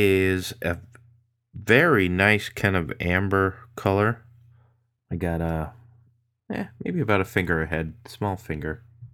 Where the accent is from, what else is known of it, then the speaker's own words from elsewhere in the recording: Boston, Massachusetts, United States; from Boston